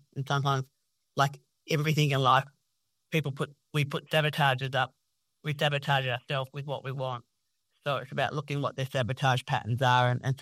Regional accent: Australia; We grew up in Australia

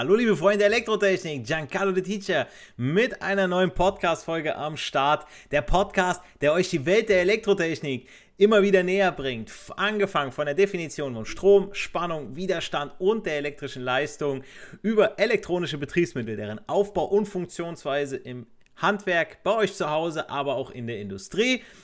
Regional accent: Italy; now in Germany; genauso wie ich, ja, ich bin Italiener

